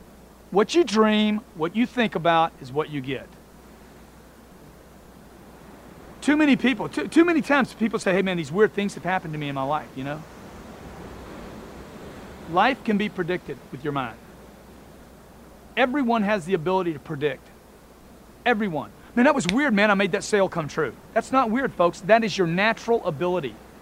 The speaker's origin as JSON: {"language": "English", "region": "Louisiana", "country": "United States", "tie": "born or raised there", "said": "I grew up in Louisiana. I had pine trees in my yard."}